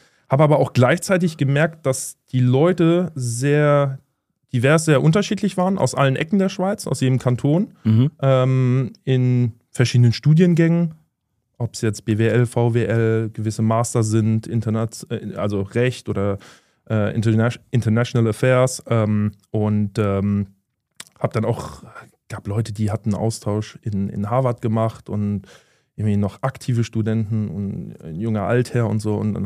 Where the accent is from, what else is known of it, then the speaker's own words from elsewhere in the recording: Wiesbaden, Hesse, Germany; Ja, ich bin in Wiesbaden aufgewachsen, ganz genau.